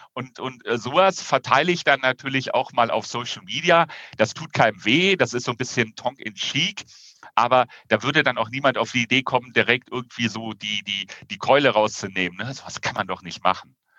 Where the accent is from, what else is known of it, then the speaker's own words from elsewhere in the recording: Rhineland, Germany; weil ich natürlich bei Videokonferenzen als Rheinländer eher lauter denn leiser bin